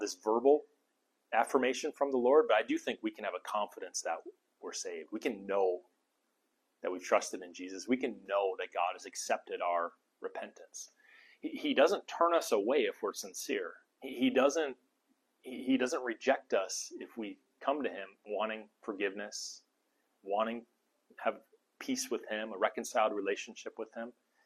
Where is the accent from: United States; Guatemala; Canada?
United States; Eau Claire, Wisconsin; which I say is new because I grew up in Eau Claire, and at one point it was new, but now it's like 15 years old.